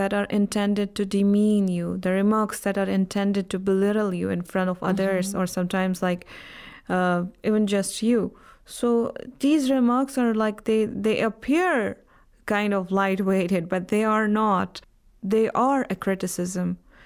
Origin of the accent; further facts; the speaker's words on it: Jammu and Kashmir, India; now in Iran